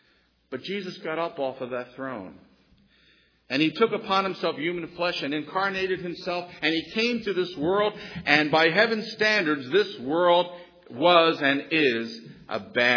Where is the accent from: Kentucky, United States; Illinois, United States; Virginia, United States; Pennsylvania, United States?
Pennsylvania, United States; Philadelphia; I was born in Nazareth Hospital. I think that's the home circle section of Philadelphia. I grew up in Taconi. I went to high school in Mayfair.